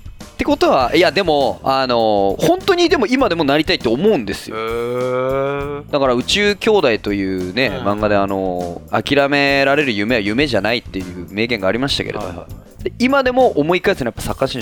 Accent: Tokyo, Japan; ベルディがまあまあ地元東京ベルディじゃないですか。

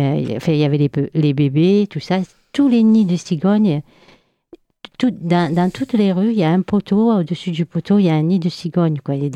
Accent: France; born there; moi, je suis née en France, que j'ai découvert l'Algérie à 50 ans.

